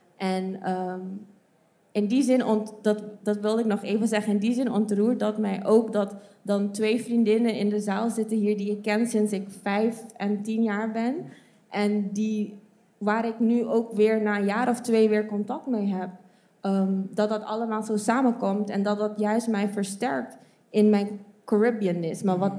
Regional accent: Aruba; now in Netherlands; ik kom zelf uit Aruba en mijn ouders zijn Surinaams. Mijn vader is gemixt, ja, Afro-Surinaams en mijn moeder Javaans. Ik woon nu al 9 jaar in Nederland, bijna, ja, volgend jaar 10.

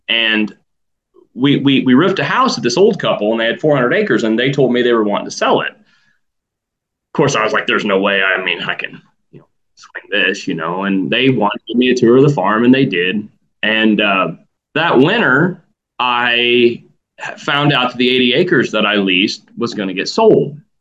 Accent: Lancaster, United States; I was born in Lancaster, which is just a small town north of here, probably 7-8 miles away. My dad was a county sheriff for 20 years. I grew up in town.

